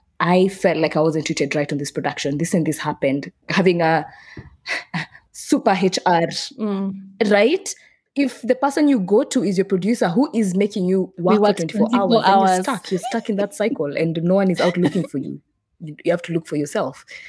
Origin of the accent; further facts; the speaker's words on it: Nairobi, Kenya; I am the girl, the urban girl who has been born and raised in Nairobi, who can barely speak her mother tongue